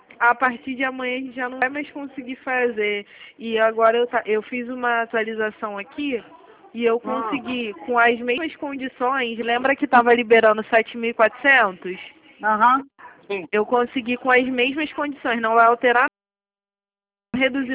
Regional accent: Rio de Janeiro, Brazil; eu sou do Rio de Janeiro

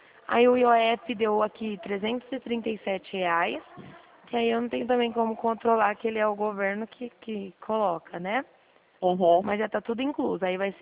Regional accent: Dracena, São Paulo, Brazil

